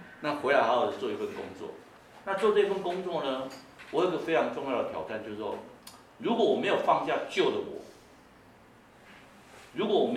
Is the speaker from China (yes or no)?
yes; China; 我们中国人没有了，但老外是有的哦